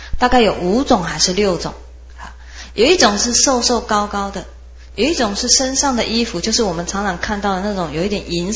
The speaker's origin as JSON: {"language": "Chinese", "country": "China", "said": "那么你会发觉我们中国人呢所画出来的那些人物啦"}